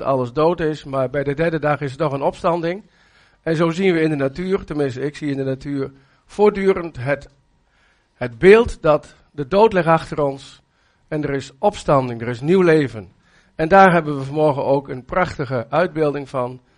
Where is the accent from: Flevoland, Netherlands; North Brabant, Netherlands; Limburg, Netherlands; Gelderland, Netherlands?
Gelderland, Netherlands; Oldebroek; Ik kom uit Oldebroek.